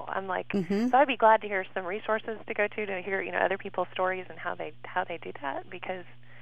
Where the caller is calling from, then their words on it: Curtis, Wisconsin, United States; I'm calling from Curtis.